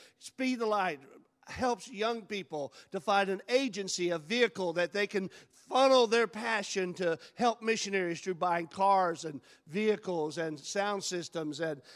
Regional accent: Alabama, United States; now in Missouri, United States; I'm from the South. I'm from Alabama. I live in Missouri, but I'm from Alabama. And you know, Pastor, we talk slow in Alabama, and we sing fast.

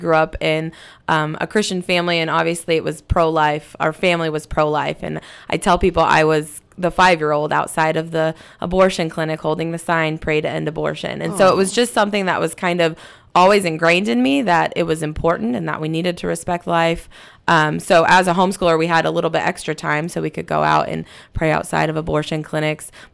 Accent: Lafayette, Indiana, United States; I am from Lafayette, Indiana. I was born and raised in Lafayette.

